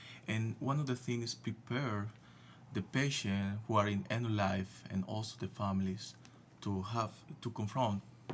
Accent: Colombia; Okay, I came from Colombia, South America

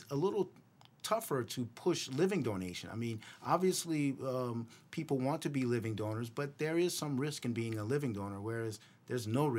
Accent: Louisiana, United States; So I'm originally from Louisiana. That's why I have the French last name. I'm from southern Louisiana

